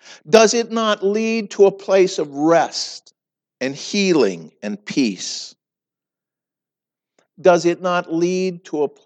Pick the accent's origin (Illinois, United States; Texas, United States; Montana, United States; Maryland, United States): Montana, United States; I come from Montana, and you know out there, cattle is king.